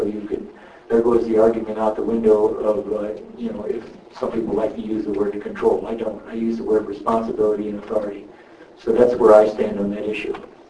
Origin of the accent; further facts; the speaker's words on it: Ireland; I guess I'm Irish, I get